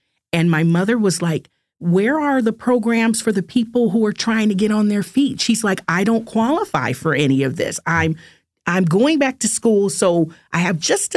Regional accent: Los Angeles, California, United States; I love my community. I grew up in South Central.

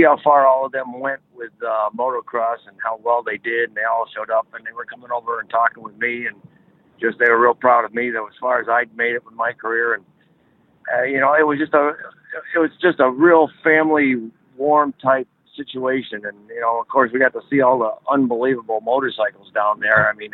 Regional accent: New England, United States; now in Florida, United States; Come back to my hometown area, and I really do miss New England an awful lot. I love the people up there. It's a whole variety of people down here in Florida.

